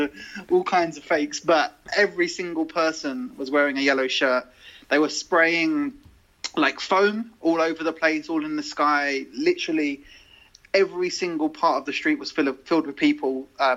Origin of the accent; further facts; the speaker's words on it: England, United Kingdom; growing up in England